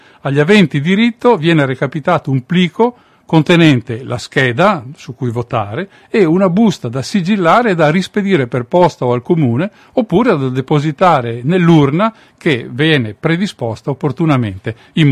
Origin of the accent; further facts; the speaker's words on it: Trentino-Alto Adige, Italy; la notizia di cui mi parla si riferisce al Trentino Alto Adige, la mia terra natale